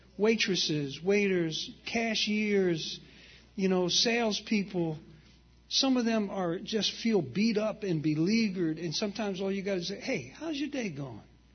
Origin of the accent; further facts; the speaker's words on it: Newark, New Jersey, United States; I grew up in Newark. I'm used to that.